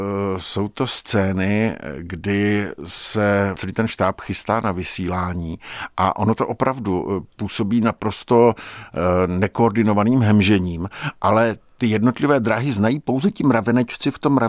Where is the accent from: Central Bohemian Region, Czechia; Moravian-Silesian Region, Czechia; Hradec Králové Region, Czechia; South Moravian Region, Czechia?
South Moravian Region, Czechia; Brno; Já jsem Brňák jak Polino, kdyby mělo jít o to, a v podstatě až na malé výjimky jsem neopustil svoje rodné město a jsem v něm už téměř 57 let.